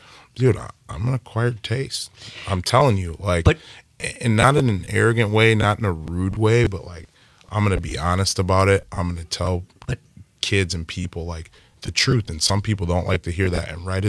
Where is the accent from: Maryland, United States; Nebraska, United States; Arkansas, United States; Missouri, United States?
Arkansas, United States; West Memphis; born there; I was born in Arkansas, okay. Like West Memphis.